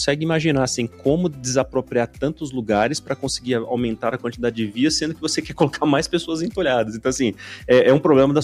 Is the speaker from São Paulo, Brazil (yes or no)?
yes; São Paulo, Brazil; Eu sou de São Paulo. São Paulo, capital mesmo, né? Paulistano, meu.